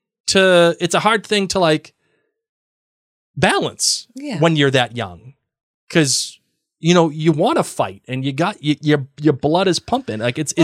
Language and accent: English; United States; as an American, I say any kind of state-run media is not where I want to be.